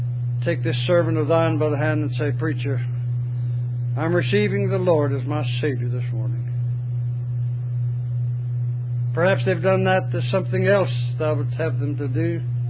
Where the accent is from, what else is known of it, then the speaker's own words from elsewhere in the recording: Texas, United States; Fort Worth wasn't too far from my hometown, and I got to thinking, well, I wonder how many of my hometown people will see me standing on the corner here preaching.